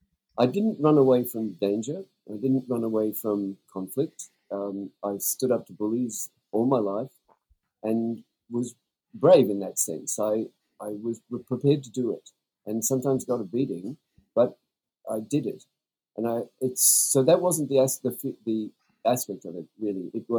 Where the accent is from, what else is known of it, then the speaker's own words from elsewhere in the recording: Australia; now in New Zealand; I can heartily recommend it as an Australian.